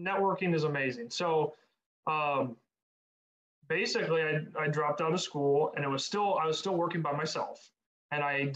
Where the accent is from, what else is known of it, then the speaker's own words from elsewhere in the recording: Ohio, United States; So I grew up in Ohio. We're in a small town, well, getting bigger, outside of Toledo.